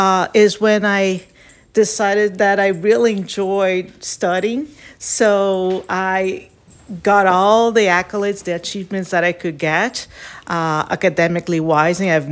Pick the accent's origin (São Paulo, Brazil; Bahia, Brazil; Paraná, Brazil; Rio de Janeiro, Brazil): Rio de Janeiro, Brazil; I grew up in Rio de Janeiro, which is a city by the southeast of Brazil.